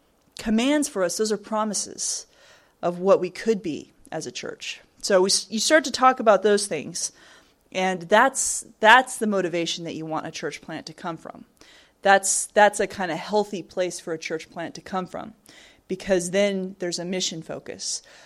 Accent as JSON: {"language": "English", "region": "Arizona", "country": "United States", "said": "And I'm from Arizona, and I had never actually been to South Carolina before I came out here."}